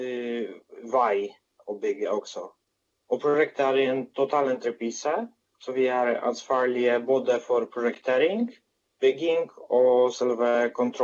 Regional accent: Poland; Swedish is a second language; Så jag är civilingenjör från Polen.

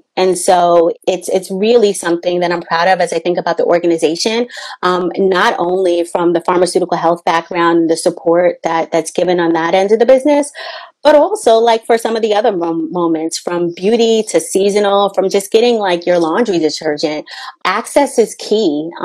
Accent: New York, United States; I grew up in New York. So I lived in Westchester, which is the suburbs.

